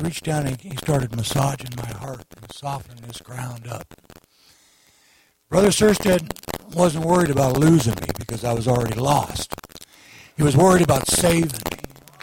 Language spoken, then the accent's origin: English; Hood River, Oregon, United States; I was raised up in Hood River, Oregon. That's where the Lord saw fit to take me in.